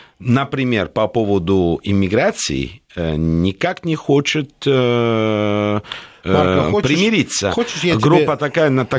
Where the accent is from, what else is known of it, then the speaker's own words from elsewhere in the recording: Naples, Campania, Italy; Russian is a second language; Я сам из Неаполя, поэтому...